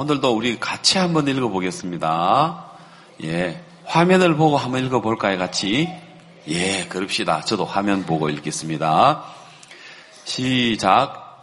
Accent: Busan, South Korea; 저는 부산에서 올라온

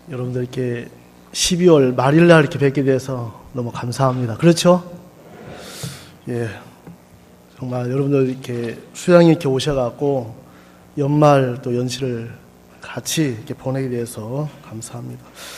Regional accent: Taebaek, Gangwon, South Korea; 저는 여러분 아까 소개했지만 태백에서 왔습니다. 여러분 태백 아시죠?

